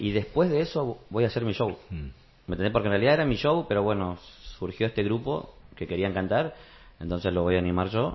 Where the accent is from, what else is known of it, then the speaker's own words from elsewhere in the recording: Chaco, Argentina; Yo, por ejemplo, soy del norte y nací en el Chaco, ¿viste?